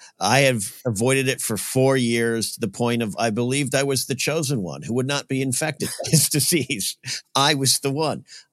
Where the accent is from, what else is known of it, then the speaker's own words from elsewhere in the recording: Pismo Beach, California, United States; I had made the decision to go home to my parents' house, my hometown area of Rio Grande, Pismo Beach, pre-Thanksgiving.